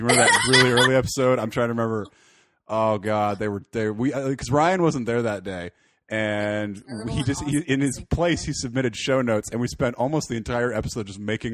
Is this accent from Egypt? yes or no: no; Canada; I always say that I'm Canadian because I feel bad for things